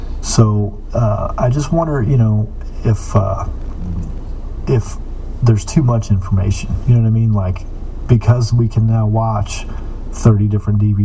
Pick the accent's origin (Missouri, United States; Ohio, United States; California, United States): Missouri, United States; Clint, I'm from Missouri.